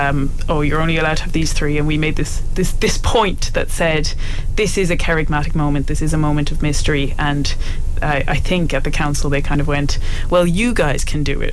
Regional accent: Kilkenny, Leinster, Ireland; now in Dublin, Ireland; I'm from Kilkenny, but I live in Dublin now. I did a master's in Nottingham in Viking and Anglo-Saxon studies.

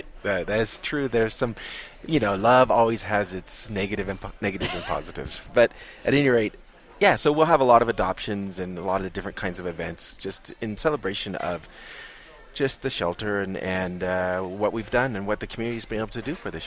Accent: Alaska, United States; as you know, I'm from Alaska

